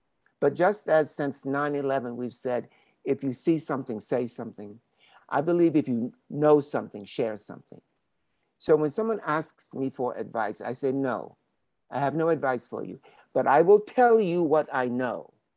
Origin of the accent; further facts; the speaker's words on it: Baltimore, Maryland, United States; And because of the way I grew up in Baltimore, Maryland, of course, can I?